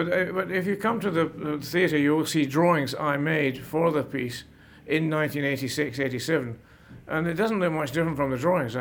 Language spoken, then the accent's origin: English; Glasgow, Scotland, United Kingdom; I come from Glasgow.